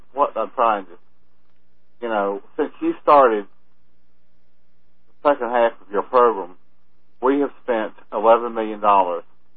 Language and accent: English; South Carolina, United States; My dad and I used to discuss this with him because he was mayor of my hometown for about 30 years.